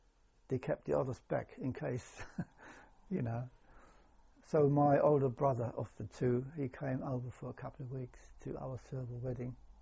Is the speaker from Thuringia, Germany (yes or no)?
yes; Thuringia, Germany; English is a second language; where my brother lived, a place called Eisenach, not far from my hometown